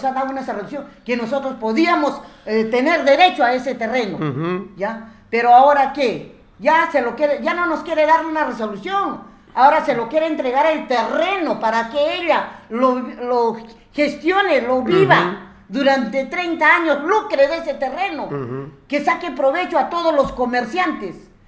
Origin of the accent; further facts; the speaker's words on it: Calana, Tacna, Peru; Yo soy de Calana, soy de Tarata.